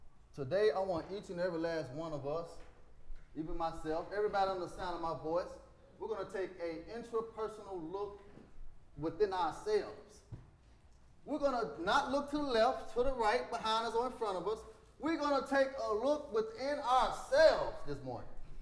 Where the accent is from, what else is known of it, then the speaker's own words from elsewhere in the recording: Memphis, Tennessee, United States; If you didn't know, I'm from Memphis, Tennessee, so I'm kind of country.